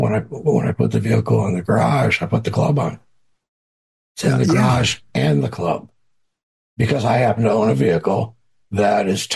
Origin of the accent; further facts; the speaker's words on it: United States; But believe me, I am an American guy through and through.